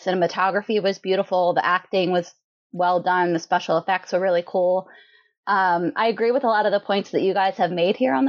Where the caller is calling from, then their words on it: Elkton, Maryland, United States; I am podcasting from Elkton, Maryland. So I'm in the upper corner of Maryland, right where Pennsylvania, Delaware, and Maryland all meet.